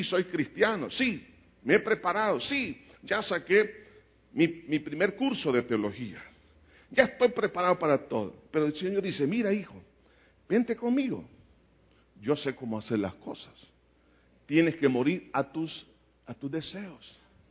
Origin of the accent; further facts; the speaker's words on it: El Salvador; de mi identidad como salvadoreño